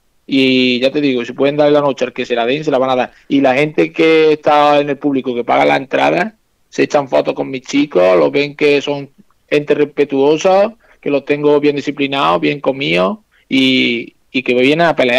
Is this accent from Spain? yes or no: yes; Spain; soy el único español que, estando aquí en España, ha ganado con dos extranjeros fuera